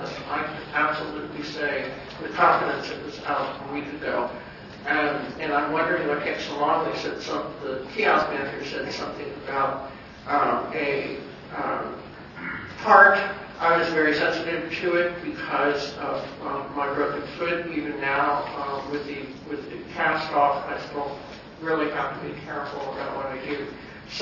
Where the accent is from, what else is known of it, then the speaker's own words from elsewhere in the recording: Fairfax County, Virginia, United States; I'm from Fairfax County, Virginia, also representing the Access for All Committee of the Council of Governments.